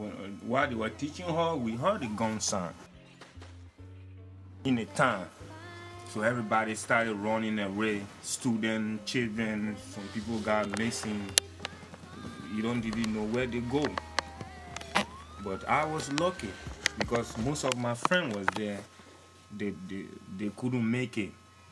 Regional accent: Sakapie, Nimba County, Liberia; born there; I was born in Liberia, Sakapie, Nimba County.

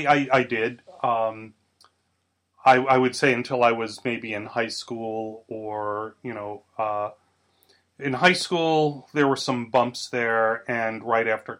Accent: Staten Island, New York, United States; Well, I grew up on Staten Island, New York, and it was a kind of a nice place. That's where I grew up.

